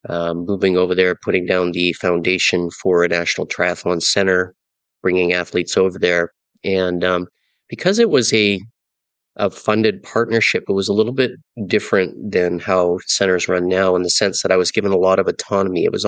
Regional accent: British Columbia, Canada; I grew up on Vancouver Island on the west coast of Canada, and I'd always wanted to move back there anyway.

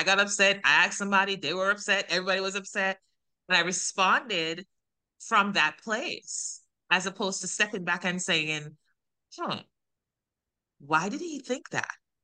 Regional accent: Jamaica; now in United States; I grew up in Jamaica, the land of the free, because we're free.

